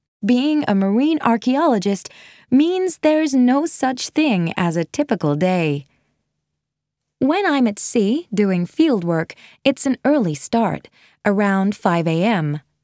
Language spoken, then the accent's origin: English; Milwaukee, Wisconsin, United States; I was born and bred in Milwaukee, Wisconsin, and I must say, as I was growing up, I was always chopping and changing what I wanted to be when I was older.